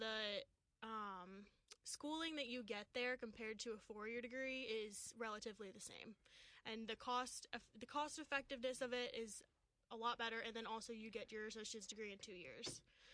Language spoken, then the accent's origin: English; Iowa, United States; now in Charlotte, United States; I'm originally from Iowa.